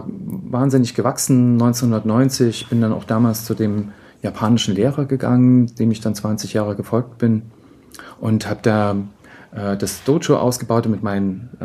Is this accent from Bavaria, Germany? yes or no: no; Zittau, Saxony, Germany; ich komme aus der Oberlausitz, ich bin Zittauer